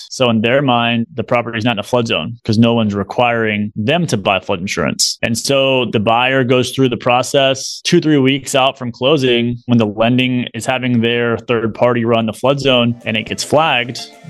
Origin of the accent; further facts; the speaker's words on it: Kentucky, United States; I grew up in Kentucky, played tennis my whole life